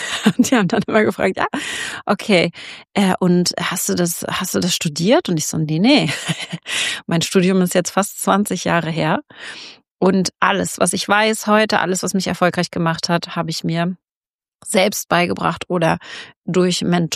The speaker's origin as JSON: {"language": "German", "town": "Wittenförden", "region": "Mecklenburg-Vorpommern", "country": "Germany", "said": "Ich komme hier aus Wittenförden, aus einem kleinen Dorf in Mecklenburg-Vorpommern."}